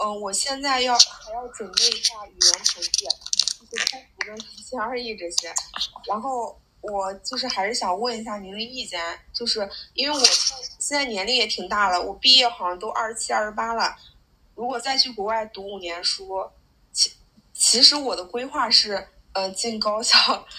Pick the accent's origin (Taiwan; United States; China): China; Henan; 然后我家是河南这边